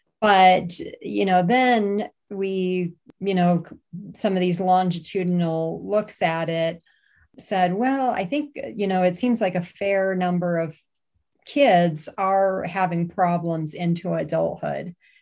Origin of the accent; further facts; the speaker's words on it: Wisconsin, United States; I'm from Wisconsin originally.